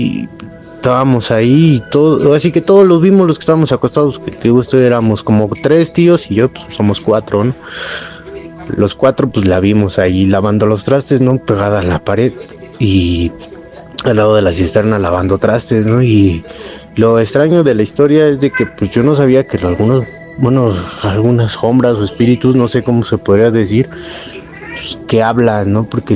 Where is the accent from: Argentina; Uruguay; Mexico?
Mexico; Mexico City; yo soy de aquí de la Ciudad de México, vivo aquí en Tlalpan, aquí por el kilómetro 30 hacia Cuernavaca